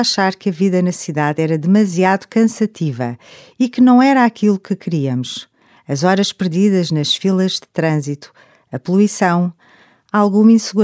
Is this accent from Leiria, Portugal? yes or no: no; Porto, Portugal; Nós vivíamos no Porto, já há alguns anos, cidade onde nasci e cresci.